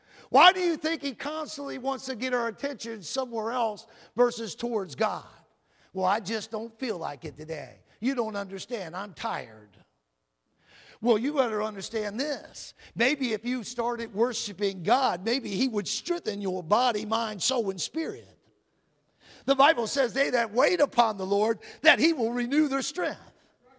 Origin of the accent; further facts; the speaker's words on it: Atlanta, Georgia, United States; born there; my dad was holding a revival when I was born in Atlanta, Georgia.